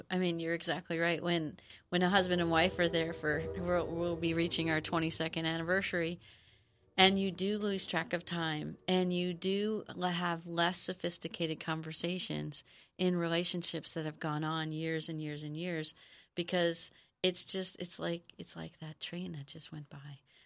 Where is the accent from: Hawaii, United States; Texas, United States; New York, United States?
Hawaii, United States; now in San Diego, United States; we are from Hawaii. We grew up in Hawaii. My daughter was born in Hawaii and we're in San Diego now.